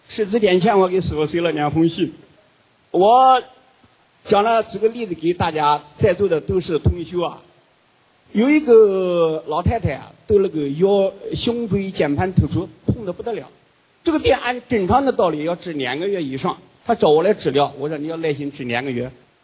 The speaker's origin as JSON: {"language": "Chinese", "country": "China", "said": "我是从大陆来的，是一个中医针灸专家。"}